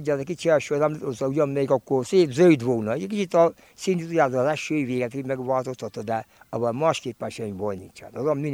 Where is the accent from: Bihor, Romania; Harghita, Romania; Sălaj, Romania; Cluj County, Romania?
Harghita, Romania; Corund; korundi, itt születtem Korundon, jelenleg 83-es ember vagyok.